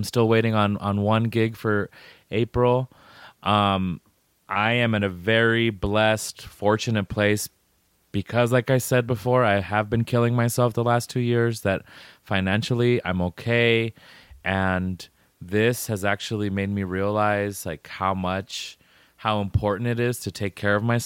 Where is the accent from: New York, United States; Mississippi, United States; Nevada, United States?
Nevada, United States; Las Vegas; I get to breathe and be by myself in my home town for this long. So I'm just trying to be positive about this because it's very scary, especially here in Vegas when pretty much 95% of my family works in casinos